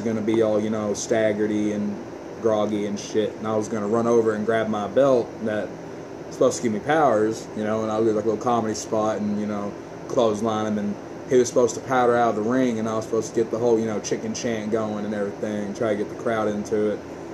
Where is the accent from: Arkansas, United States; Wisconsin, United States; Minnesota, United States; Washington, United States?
Arkansas, United States; Paragould; I was born and raised here in Paragould